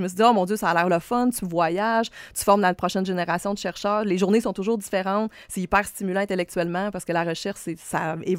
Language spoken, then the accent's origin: French; Quebec, Canada; moved away as an adult; Moi, je viens du Lac-Saint-Jean, donc je suis partie de la maison tôt pour aller à l'université à Trois-Rivières